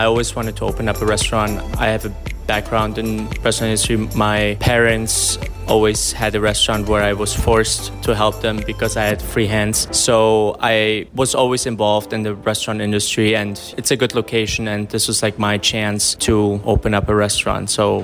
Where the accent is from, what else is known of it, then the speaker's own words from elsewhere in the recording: Germany; So I'm born and raised in Germany, but both of my parents from Serbia. You know, I grew up in Germany my whole life, but my parents were speaking Serbian every day to me, and I used to visit Serbia every year, like in summertime.